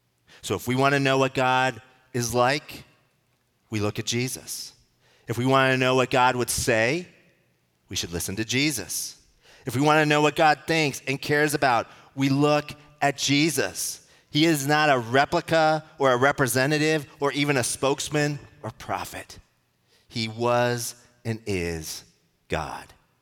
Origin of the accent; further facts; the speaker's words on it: Denver, Colorado, United States; And I grew up in Denver. I had a lot of family there.